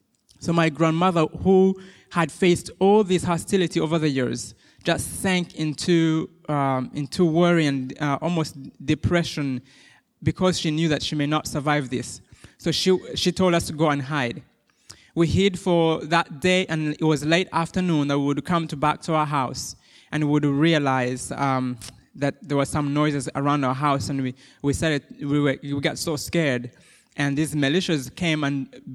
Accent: Minnesota, United States; accent: Rwandan; also born or lived in Rwanda; now in Boone, United States; I grew up in Minnesota when I came, but I've been in Boone, North Carolina now for about 2 weeks. No, 2 years, and I've come. My Rwandan accent is a given

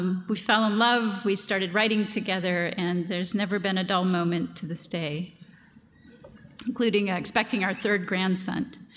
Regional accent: Ohio, United States; I'm no one from nowhere.

